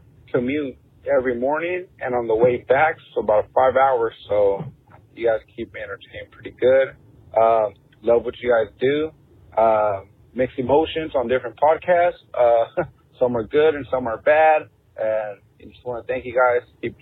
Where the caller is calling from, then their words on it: Fresno, California, United States; I'm calling from Fresno, California.